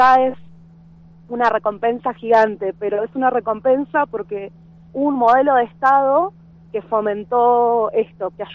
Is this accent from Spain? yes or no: no; General Roca, Río Negro, Argentina; Yo soy de Barrio Nuevo, de General Roca, que es uno de los barrios más populares de Roca, con muchísimas carencias